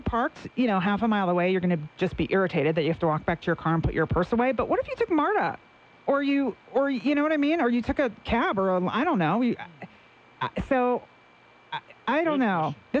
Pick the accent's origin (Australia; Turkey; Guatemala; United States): United States; Northeast; Less bad. Come on, people. I'm from the Northeast.